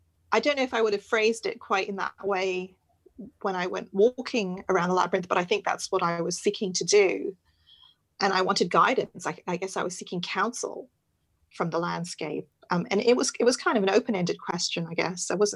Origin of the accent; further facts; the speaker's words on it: Canada; also born or lived in Wimbledon, London; So I was born in London, outside London in Wimbledon. I moved to Canada with my parents when I was seven, and my mum and dad are Indian and they themselves were born and raised in South Africa.